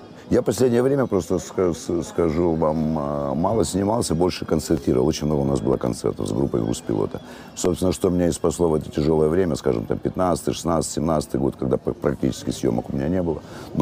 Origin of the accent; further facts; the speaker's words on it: Kyiv, Ukraine; moved away as an adult; я родился в Украине, киевлянин коренной.